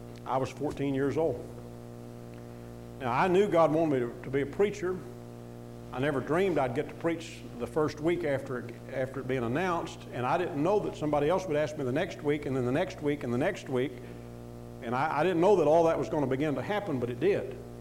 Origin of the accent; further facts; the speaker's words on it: Kentucky, United States; I grew up in Western Kentucky. That's not too far from you, down at Paducah, in that general area. Actually, Paducah's the big town. Where I grew up was at the end of a dirt road, way out in those river bottoms